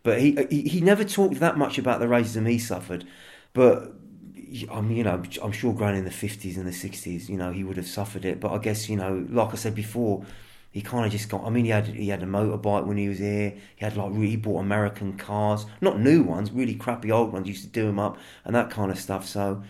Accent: Luton, East of England, United Kingdom; also born or lived in London; Well, I was born in London, brought up in Luton, brought up in a white, predominantly white area.

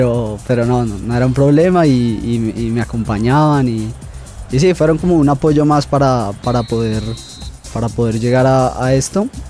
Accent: Bogotá, Colombia; tengo 24 años, soy de Bogotá, vivo con mi familia

